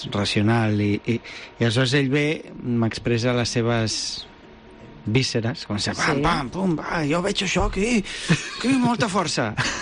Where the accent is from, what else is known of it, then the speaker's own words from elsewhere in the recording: Formentera, Balearic Islands, Spain; born there; A més, vaig néixer a Formentera